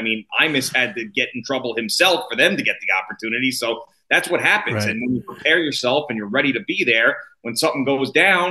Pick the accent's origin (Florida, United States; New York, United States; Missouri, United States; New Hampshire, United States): New York, United States; Bellport; I came from Belport High School. It was very diverse